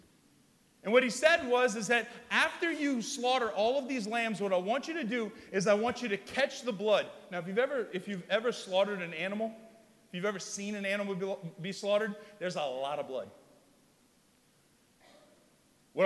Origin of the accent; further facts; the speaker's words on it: Louisiana, United States; Now, I grew up in South Louisiana.